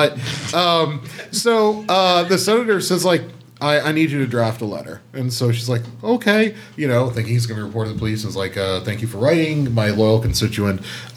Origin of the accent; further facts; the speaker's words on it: McLean, Virginia, United States; I grew up in the McLean area near the CIA and the FBI